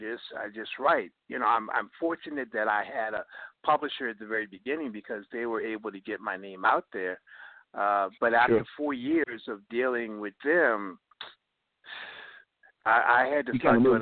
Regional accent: Baltimore, Maryland, United States; I'm from Bmore, bruh.

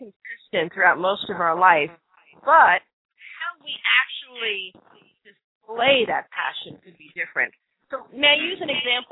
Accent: New York City, New York, United States; I grew up in New York City in a 2-bedroom apartment, and there were 7 children.

